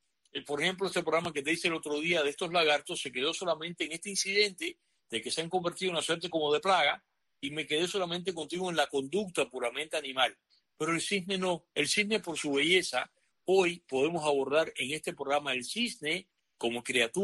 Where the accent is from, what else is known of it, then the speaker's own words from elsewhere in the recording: Cuba; para nosotros que somos cubanos